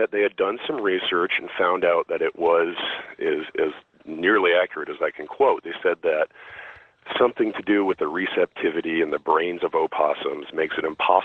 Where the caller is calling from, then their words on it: California, United States; I'm calling you from California, but used to be stationed in Biloxi, Mississippi, out of Keesler Air Force Base.